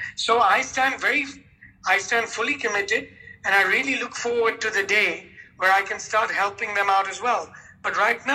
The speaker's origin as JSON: {"language": "English", "country": "India", "said": "And after all, I am an Indian."}